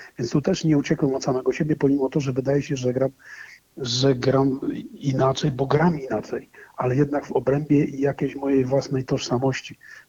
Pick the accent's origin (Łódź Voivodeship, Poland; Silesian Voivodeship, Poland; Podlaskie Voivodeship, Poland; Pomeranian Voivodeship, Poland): Silesian Voivodeship, Poland; że ja jestem Ślązakiem, stąd jestem rodowitym i oczywiście jestem Polakiem narodowości śląskiej